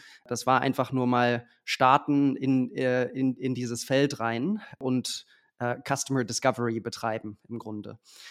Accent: Lower Saxony, Germany; Und zwar bin ich in der Nähe von Wolfsburg groß geworden.

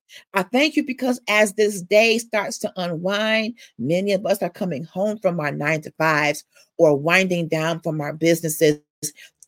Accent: Detroit, Michigan, United States; I was also born and raised in Detroit.

